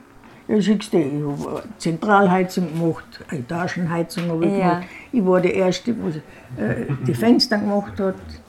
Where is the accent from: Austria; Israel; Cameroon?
Austria; Carinthia; Ja, ich bin ein Kärntner.